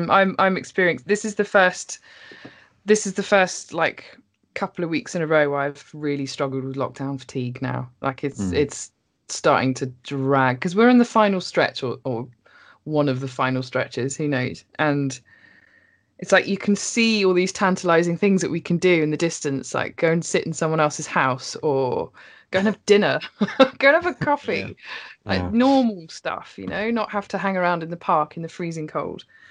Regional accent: East of England, United Kingdom; now in Bristol, United Kingdom; I'm not even born and bred Bristol. I'm from Norfolk, so.

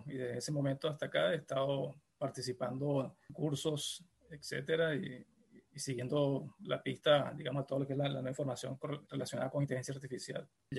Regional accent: Venezuela; soy venezolano.

